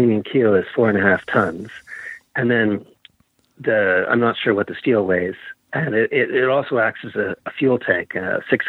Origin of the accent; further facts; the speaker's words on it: Toronto, Ontario, Canada; born there; I was born in Toronto, Canada, and my parents lived there